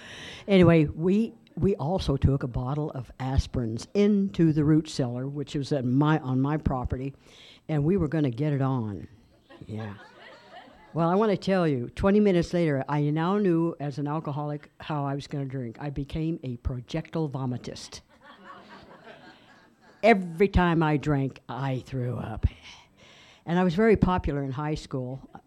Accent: California, United States; moved away; also born or lived in Carlin, Nevada; and I was born in Alameda but lived in Oakland at least two or three times, Salinas, Watsonville, Gilroy, Santa Cruz, et cetera, just the whole Bay Area, one way or another. And then we got booted out of California and moved to a little town in Carlin, Nevada

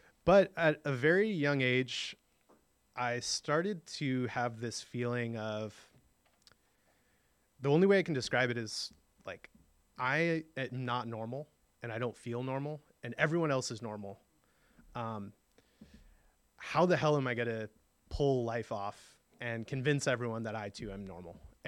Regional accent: San Francisco, California, United States; So I grew up in San Francisco to my lovely, lovely mom right there.

